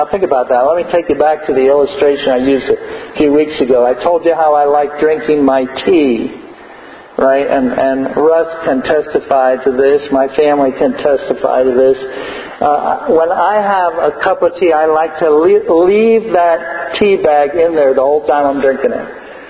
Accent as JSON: {"language": "English", "region": "California", "country": "United States", "tie": "born or raised there", "said": "when people find out from me that I grew up in California, many people say to me, I could never live in California."}